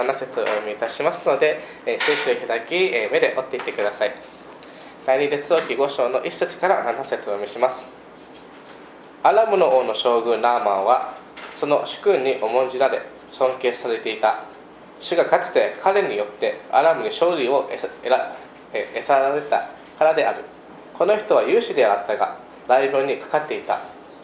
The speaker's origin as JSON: {"language": "Japanese", "region": "Okinawa", "country": "Japan", "said": "もともとカルバリーチャペル宜野湾って沖縄のからの出身なんですけども"}